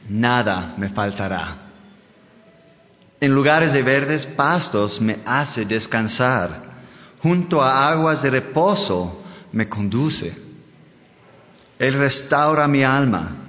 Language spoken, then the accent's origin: Spanish; Denmark; now in Mexico; soy de Dinamarca. Tenemos 5 años viviendo aquí en México.